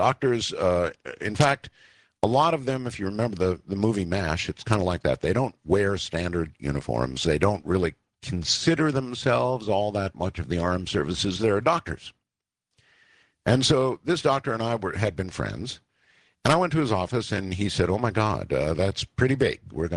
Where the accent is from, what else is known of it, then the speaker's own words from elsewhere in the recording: Nevada, United States; let's go to my home state, Nevada